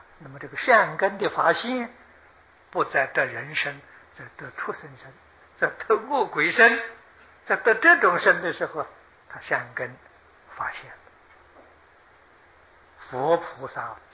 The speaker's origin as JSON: {"language": "Chinese", "country": "China", "said": "笔记小说里的常常讲，在我们中国人也都知道，狐仙"}